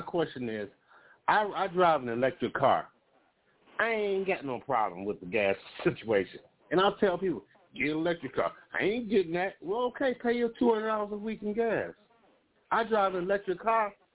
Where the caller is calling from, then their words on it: Chicago, Illinois, United States; Call from Cherokee Nation in Chicago, called Chicago.